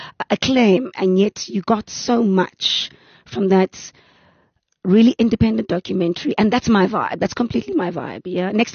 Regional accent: Langa, Western Cape, South Africa; I'm from Langa, so I know that vibe.

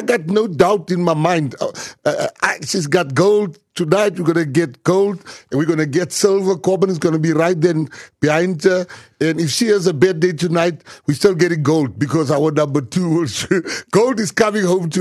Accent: South Africa; South African, being a South African is a feeling.

